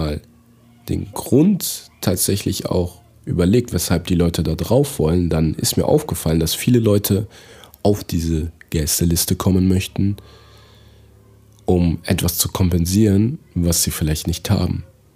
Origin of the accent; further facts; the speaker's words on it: Togo; ich war natürlich auch in Afrika, in meiner Heimat in Togo